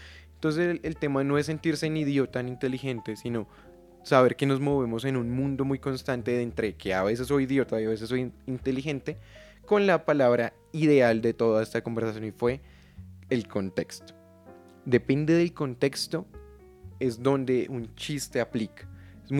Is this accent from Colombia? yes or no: yes; Colombia; Yo soy colombiano, soy estrato 3